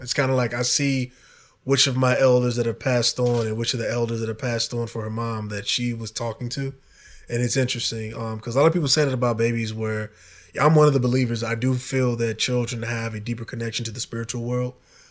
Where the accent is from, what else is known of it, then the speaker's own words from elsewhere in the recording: Evanston, Illinois, United States; also born or lived in Chicago; I was raised in Evanston, born on the South Side, and pretty much, like, I don't say a lot of people, but like some folks, was moved around with my family, and then my family settled in Evanston.